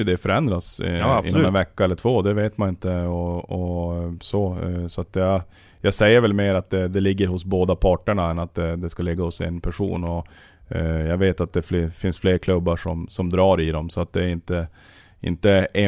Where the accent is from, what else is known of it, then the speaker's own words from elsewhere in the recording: Luleå, Norrbotten County, Sweden; now in Örnsköldsvik, Sweden; Nej, men alltså, jag kommer från Luleå och där är jag uppvuxen.